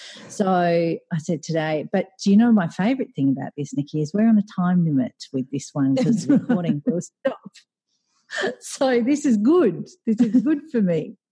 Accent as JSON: {"language": "English", "country": "Australia", "lives_now": "Qatar", "said": "I'm an Aussie. I'm based here in Qatar."}